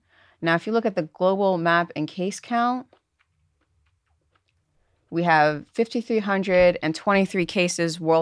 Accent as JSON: {"language": "English", "town": "Boston", "region": "Massachusetts", "country": "United States", "tie": "born there", "said": "So I was born in Boston, went to school in Providence."}